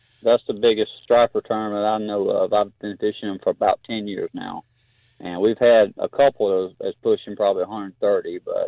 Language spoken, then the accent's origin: English; Augusta, Georgia, United States; born there; now in Lincoln, United States; I was born in Augusta, but my granddaddy had a place on the lake up here in Lincoln since 1965. And since then, I've moved up here and I live on the lake now.